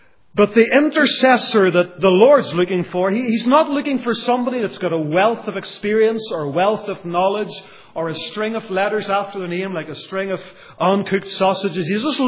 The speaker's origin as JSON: {"language": "English", "town": "Lisburn", "region": "Northern Ireland", "country": "United Kingdom", "tie": "born or raised there", "said": "the church I grew up in Lisburn"}